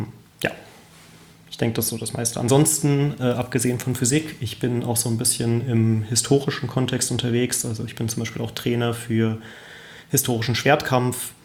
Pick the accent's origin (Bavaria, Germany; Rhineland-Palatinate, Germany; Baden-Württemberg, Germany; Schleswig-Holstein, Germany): Rhineland-Palatinate, Germany; Kaiserslautern; Ich komme aus Kaiserslautern in Deutschland.